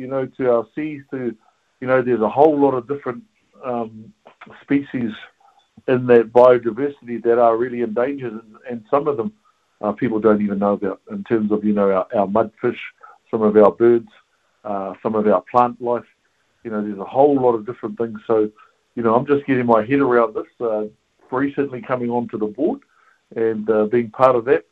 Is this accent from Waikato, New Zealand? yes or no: yes; Huntly, Waikato, New Zealand; growing up in the Waikato and being brought up in our area in Rāhi Pōkeka, which is just in Huntly, we have 14 lakes in our area